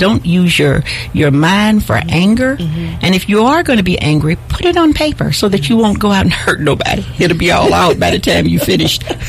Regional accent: Mississippi, United States; I thought I was the best homemaker ever born, because I was raised in Mississippi and I knew how to work.

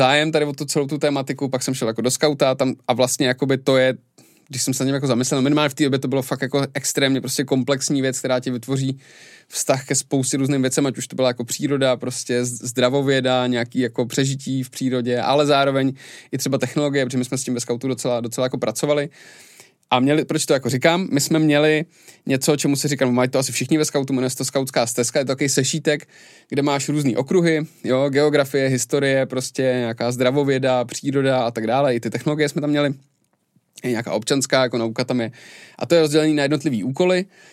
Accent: Liberec, Liberec Region, Czechia; protože jsem z Liberce, tak to bylo 8 cest na Ještěd.

